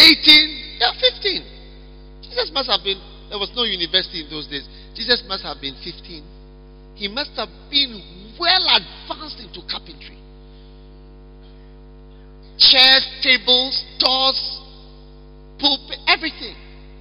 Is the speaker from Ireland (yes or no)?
no; Ghana; Me, famous in Siberia. I'm from Ghana.